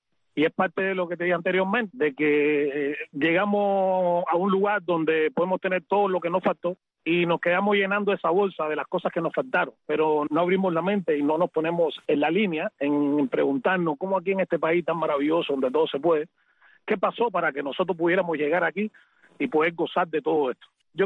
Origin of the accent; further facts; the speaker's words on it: Cuba; moved away; de mi pueblo, de la Cuba